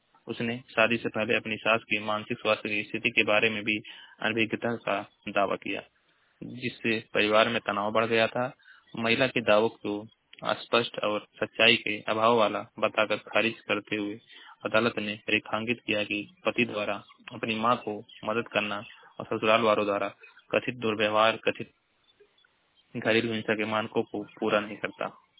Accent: Maharajganj, Uttar Pradesh, India; मैं जिला महाराजगंज का निवासी हूँ।

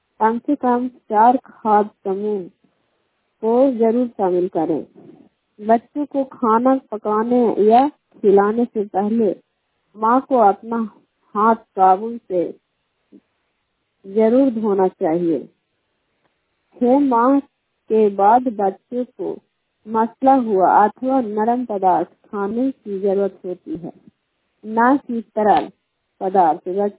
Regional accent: Khansariya, Bihar, India; मैं ग्राम खनसरिया पंचायत खैरा प्रखंड नरासा जिला नालंदा की निवासी हूँ।

